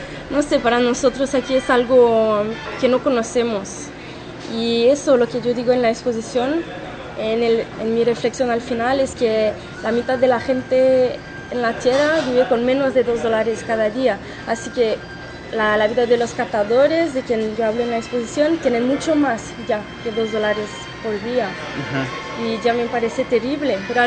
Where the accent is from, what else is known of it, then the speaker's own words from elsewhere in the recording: Canada; Spanish is a second language; yo soy de Canadá